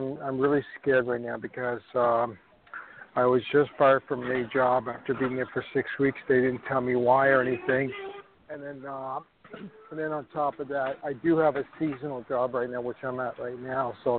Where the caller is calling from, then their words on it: New York, United States; And I'm calling from New York.